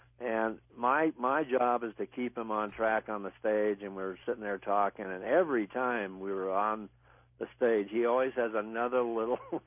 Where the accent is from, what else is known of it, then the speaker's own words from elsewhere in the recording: San Diego, California, United States; as a kid growing up in San Diego, I was born in 46, and so I spent a good chunk of my time in San Diego as a kid.